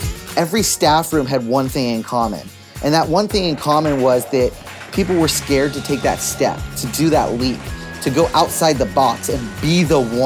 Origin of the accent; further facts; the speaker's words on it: San Diego, California, United States; So, kind of going way back, I grew up in San Diego. I'm the second oldest of eight kids.